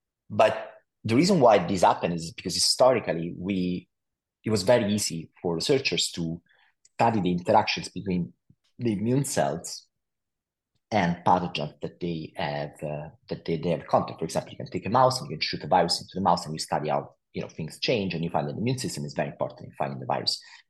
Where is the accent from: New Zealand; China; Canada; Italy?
Italy; English is a second language; now in United States; I grew up in Italy as a Italian guy and went to school there. And it's only when I moved to California